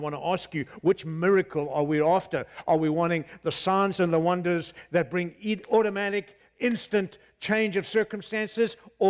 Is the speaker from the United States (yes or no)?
no; Cape Town, Western Cape, South Africa; I come from Cape Town, South Africa, and we're in a massive transition, huge kinds of turmoil.